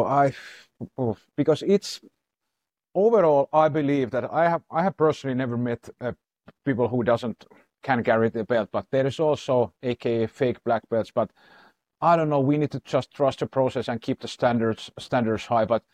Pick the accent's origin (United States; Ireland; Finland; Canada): Finland; Because I'm from Finland